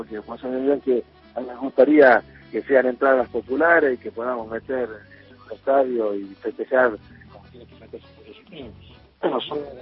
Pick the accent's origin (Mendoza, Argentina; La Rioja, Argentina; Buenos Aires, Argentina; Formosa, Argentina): La Rioja, Argentina; no soy riojano, nací en el hospital del Clínico Ferroviario, así que soy bien riojano.